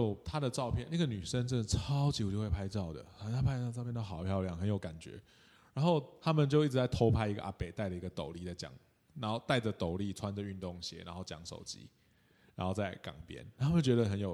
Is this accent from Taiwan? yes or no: yes; Taiwan; 他们看到的东西，就跟我们台湾人看到是不一样的。